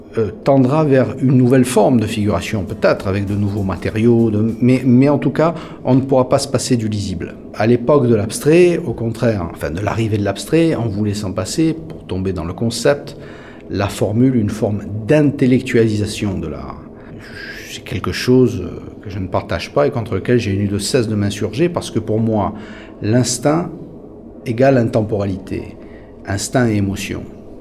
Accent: Corsica, France; dans mon enfance, en Corse, au village. J'y retourne régulièrement

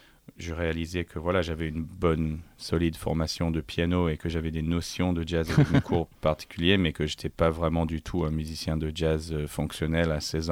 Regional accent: Melbourne, Victoria, Australia; Oui, oui, moi je suis de Melbourne.

